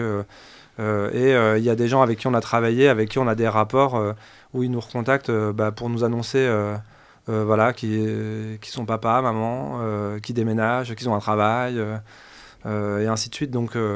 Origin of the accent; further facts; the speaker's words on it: Grenoble, Auvergne-Rhône-Alpes, France; moi, personnellement, je suis grenoblois. Je connais la Villeneuve depuis longtemps. Je ne suis pas originaire du quartier, mais j'y ai vécu pendant 10 ans pour le projet.